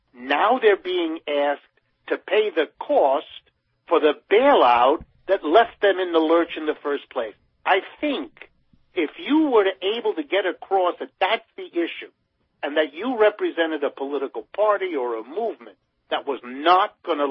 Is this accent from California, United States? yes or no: no; Youngstown, Ohio, United States; born there; I was born in Youngstown, Ohio, which is like a poster child of the very disaster we're talking about.